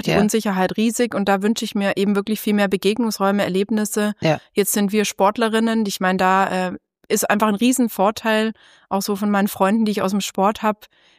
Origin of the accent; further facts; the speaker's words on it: Baden-Württemberg, Germany; ich bin ja Schwabe, Schwäbin